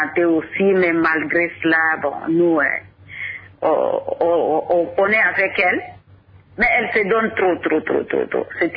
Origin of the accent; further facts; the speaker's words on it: Ituri, DR Congo; ici chez nous en Ituri